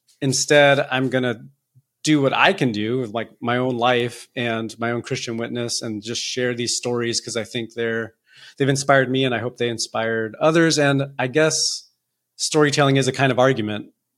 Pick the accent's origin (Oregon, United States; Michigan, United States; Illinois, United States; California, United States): California, United States; Los Angeles; also born or lived in Tucson, Arizona; I grew up in California, in Arizona. My dad is from Colombia. My mom from Costa Rica. Kind of grew up in, you know, Latino life in Southern California, LA, and then in Tucson, Arizona.